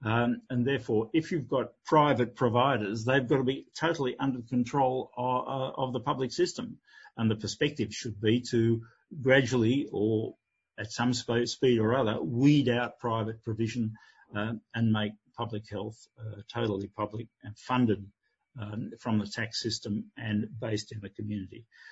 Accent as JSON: {"language": "English", "country": "Australia", "lives_now": "Spain", "said": "from an Australian point of being an Australian in Spain"}